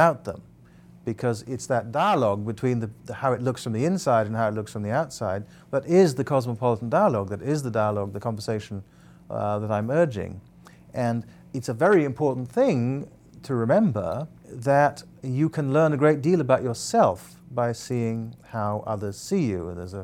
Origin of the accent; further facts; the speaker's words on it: Ghana; also born or lived in England; now in United States; I was born in England. I was born a British citizen. I actually was a British citizen while I was growing up in Ghana. And I'm now an American citizen.